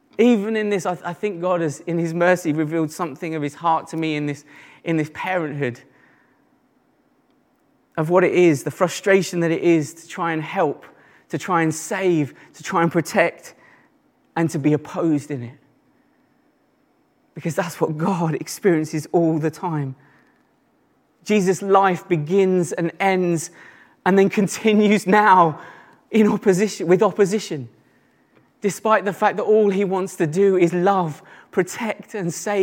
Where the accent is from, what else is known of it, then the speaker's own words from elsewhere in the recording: East of England, United Kingdom; somebody from Essex, I understand the pain of this. You know, even to the point where I used to say, "Oh, I'm from London," rather than from Essex, until my wife used to rat me out.